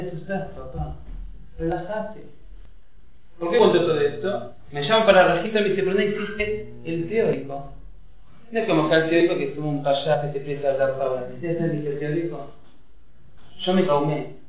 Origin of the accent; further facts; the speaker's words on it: Argentina; Gente, yo soy de Argentina, así firme.